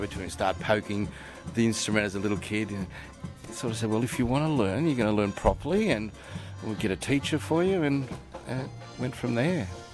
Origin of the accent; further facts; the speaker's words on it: Australia; born there; Well, I'm born in Australia, but I have this Slovenian culture behind me. And it's just so cool. So I'm Slovenian.